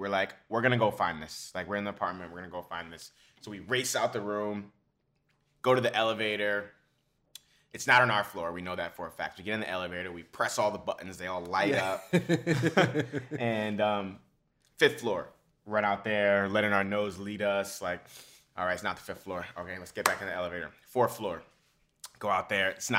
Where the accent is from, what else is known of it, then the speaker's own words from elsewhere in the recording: New York City, New York, United States; I think growing up in New York City toughens you as a kid